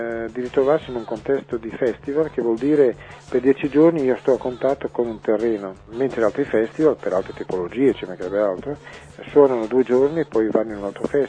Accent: Ferrara, Emilia-Romagna, Italy; io sono di Ferrara

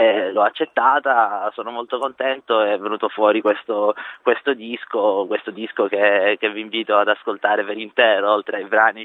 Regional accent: Sicily, Italy; born there; now in Bologna, Italy; Io sono nato in Sicilia, vivo a Bologna, dove tra l'altro mi trovo adesso

